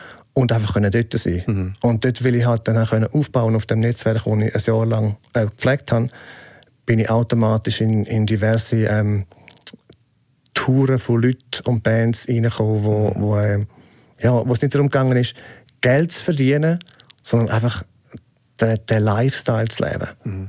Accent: Switzerland; in den Mitte der 90er Jahre bist du als Schweizer in Oregon der völlige Outsider gewesen.

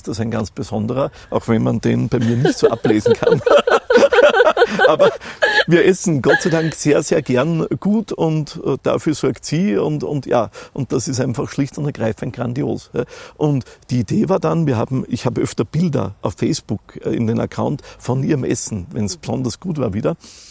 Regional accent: Austria; Bei uns in Österreich

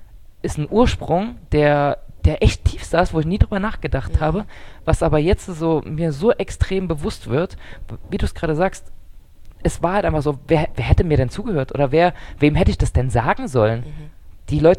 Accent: Magdeburg, Saxony-Anhalt, Germany; ich bin in Diesdorf groß geworden, ein Stadtteil in Magdeburg.

